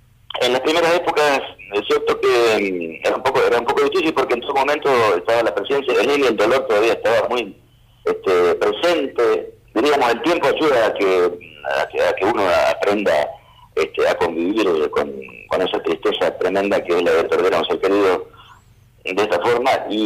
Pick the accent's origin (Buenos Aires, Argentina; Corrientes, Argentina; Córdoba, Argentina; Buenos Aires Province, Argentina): Corrientes, Argentina; como litoraleño, como correntino, por supuesto que me siento muy orgulloso de saber que la música de mi tierra ha sido presentada ante la UNESCO